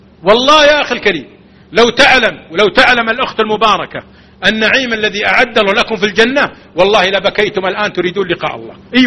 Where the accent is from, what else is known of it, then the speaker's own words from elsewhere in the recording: Riyadh, Riyadh Province, Saudi Arabia; عندنا في الرياض عج وغباء